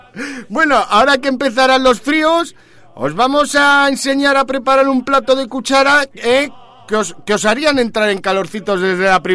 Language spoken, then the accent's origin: Spanish; Bilbao, Basque Country, Spain; Como yo soy de Bilbao, pues tengo puchero con TX, para cuatro raciones de Bilbao.